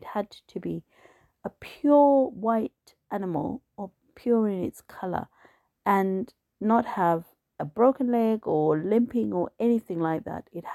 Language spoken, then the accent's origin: English; Zimbabwe; I was brought up in Zimbabwe, and when I've gone back there, it's been like stepping back in time.